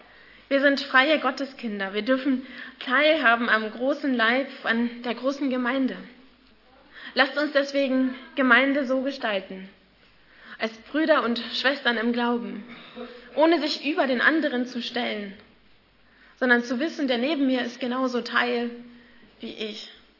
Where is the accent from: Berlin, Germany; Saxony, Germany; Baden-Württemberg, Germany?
Saxony, Germany; Leipzig; Zum Beispiel in Leipzig, wo ich herkomme